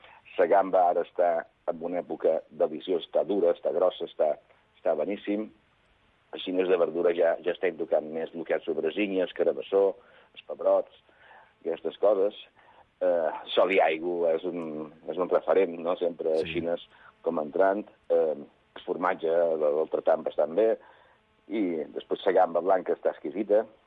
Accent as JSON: {"language": "Catalan", "region": "Balearic Islands", "country": "Spain", "said": "Sí, nosaltres som menorquins"}